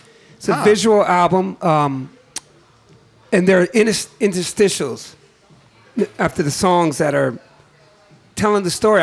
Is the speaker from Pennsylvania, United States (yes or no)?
no; California, United States; I mean, I'm from California, but I go back to the Revolutionary War.